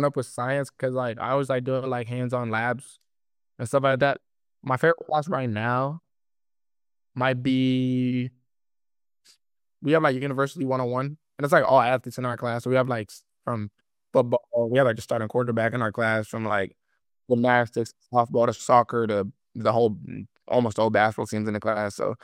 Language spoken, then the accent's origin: English; Boston, Massachusetts, United States; because I'm from the Boston area, so I see him a lot.